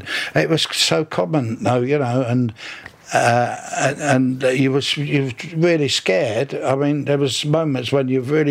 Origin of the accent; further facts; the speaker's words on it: Battersea, London, United Kingdom; born there; I was born in Battersea in 1932, and I was the youngest of five brothers.